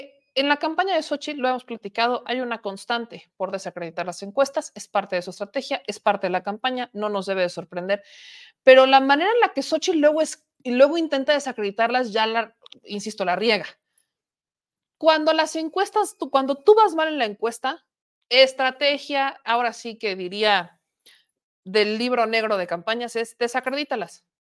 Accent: Puebla, Mexico; y es mi tierra. Mi bonito estado de Puebla.

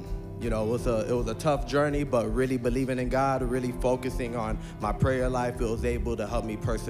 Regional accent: West Palm Beach, Florida, United States; So I'm originally from West Palm Beach

